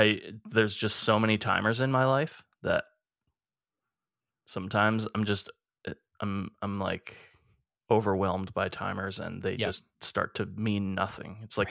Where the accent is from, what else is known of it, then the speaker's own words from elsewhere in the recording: Edmonton, Alberta, Canada; We're two chefs from Edmonton, Alberta, Canada.